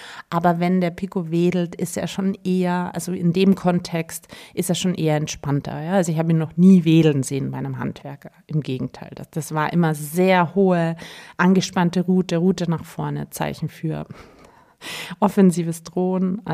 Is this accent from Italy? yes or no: no; Austria; so wie man hier bei uns in Österreich sagt.